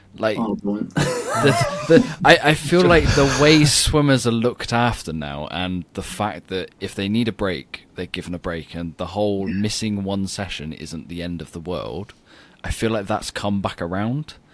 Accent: England, United Kingdom; we're two English guys here

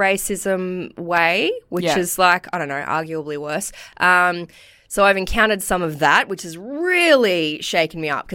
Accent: Cooroy, Queensland, Australia; No, I grew up in Karoi

